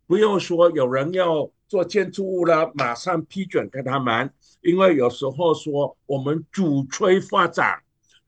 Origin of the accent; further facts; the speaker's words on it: Sarawak, Malaysia; 因为我们是出生在砂劳越，是在马来西亚，所以砂劳越是我们的家。